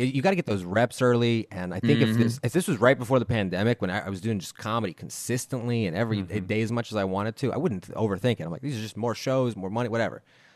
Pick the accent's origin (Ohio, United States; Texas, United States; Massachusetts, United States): Texas, United States; Houston; No, I'm from Houston. That's where I am right now.